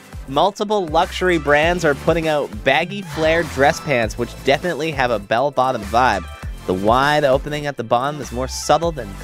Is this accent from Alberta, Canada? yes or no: no; Brampton, Ontario, Canada; I grew up in Brampton, which is, of course, right next to Mississauga.